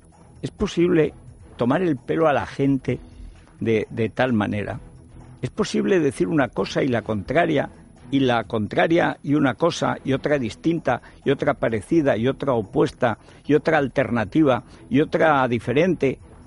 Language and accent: Spanish; Huesca, Aragon, Spain; yo soy de Huesca, pero si usted es de Teruel, ya, pero soy de Huesca. Y además, pues también soy de Getafe